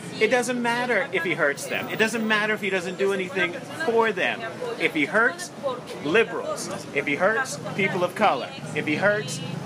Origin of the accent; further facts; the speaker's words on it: the South, United States; I grew up in the South. I have spent my formative years around these people, and I knew.